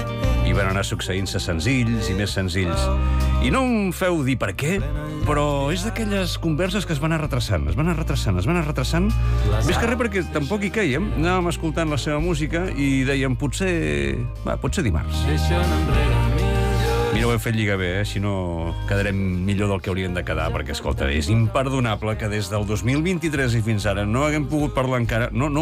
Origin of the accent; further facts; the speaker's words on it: Barcelona, Catalonia, Spain; jo ho soc de Barceloní